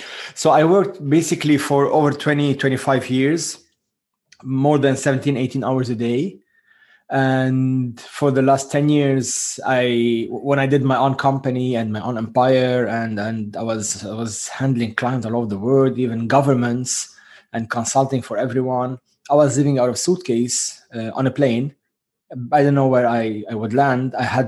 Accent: Beirut, Beirut Governorate, Lebanon; So I was born in Beirut, Lebanon, and that was in 1976.

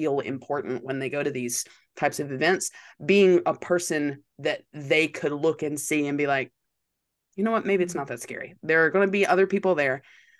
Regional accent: North Carolina, United States; I'm coming from North Carolina. So like we have mountains, but no, we don't.

